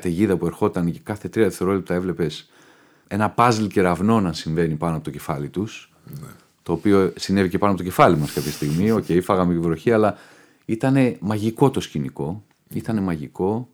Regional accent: Nikaia, Attica, Greece; Εγώ μεγάλωσα στην Νίκαια και όπως ξέρεις εκεί έχουμε το Κατράκιο θέατρο.

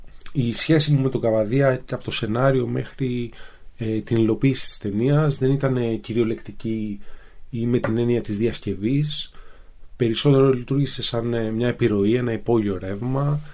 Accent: Greece; μέσα από τις ναυτικές αφηγήσεις που έχουμε πολύ κοντά ως Έλληνες

